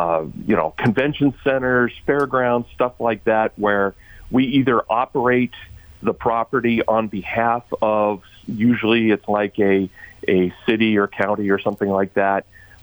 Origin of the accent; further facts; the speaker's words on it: Seattle, Washington, United States; growing up in Seattle, my father was in the radio business up in Seattle, and I followed him into that business when I went to the University of Washington